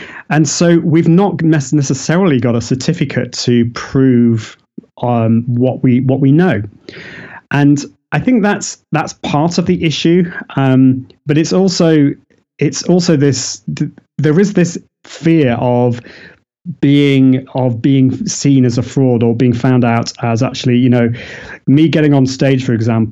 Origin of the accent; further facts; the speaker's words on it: Manchester, North West England, United Kingdom; This was in Manchester, my hometown here in the UK.